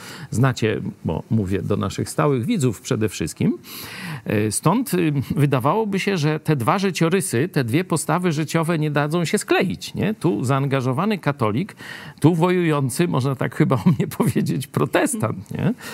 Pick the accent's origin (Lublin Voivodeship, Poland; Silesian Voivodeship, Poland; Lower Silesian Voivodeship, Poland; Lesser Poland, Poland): Lublin Voivodeship, Poland; Lublin; ponieważ choć jesteśmy z Lublina